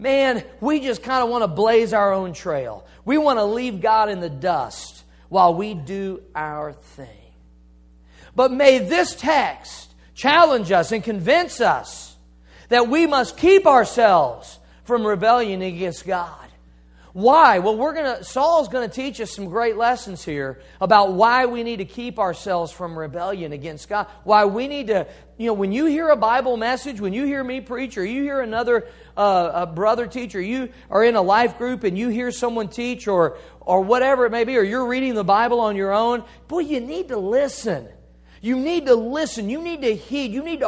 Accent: Missouri, United States; Stubborn is a Missouri mule, as they say. I'm from Missouri, so I can say that.

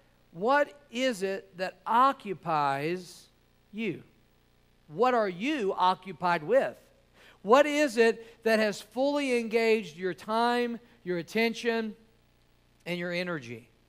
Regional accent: Cape Girardeau, Missouri, United States; moved away as an adult; I was raised in Cape Girardeau, Missouri, and went to Bible college at 18 years old.

